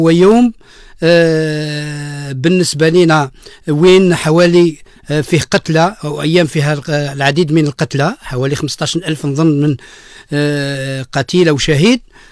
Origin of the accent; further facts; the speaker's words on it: Algeria; بالنسبه لنا كجزائريين ولا كاساتذه كنقابيين